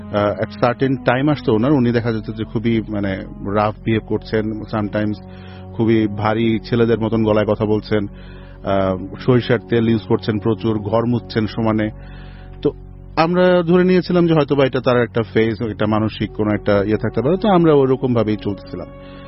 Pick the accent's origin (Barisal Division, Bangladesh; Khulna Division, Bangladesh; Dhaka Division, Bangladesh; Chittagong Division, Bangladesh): Dhaka Division, Bangladesh; Dhaka; আমি একজন corporate worker, আমি ঢাকার খিলগাঁওয়ের ছেলে।